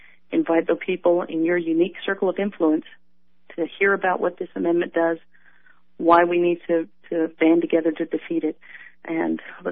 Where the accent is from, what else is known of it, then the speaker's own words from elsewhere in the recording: Florida, United States; People think, I grew up in North Florida. Some people think North Florida's way, you know, too conservative, people won't listen.